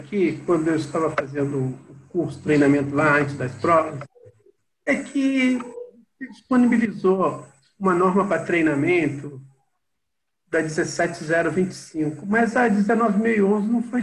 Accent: Petrópolis, Rio de Janeiro, Brazil; Petrópolis. Sou de Petrópolis.

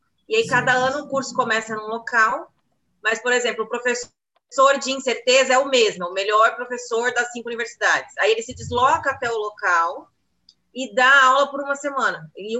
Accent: São Paulo, Brazil; Eu sou daqui, dei uma passeada pelo Brasil e pelo mundo e voltei para cá.

